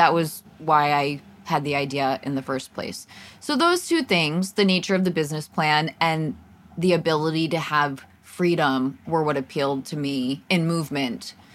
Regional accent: East Coast, United States; now in Los Angeles, United States; I'm from the East Coast. My whole family's on the East Coast. And I'm not sure that LA is where I'm rooted for the rest of my life.

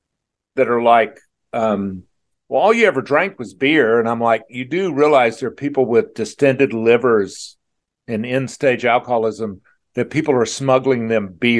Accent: the South, United States; As a Southerner, I would.

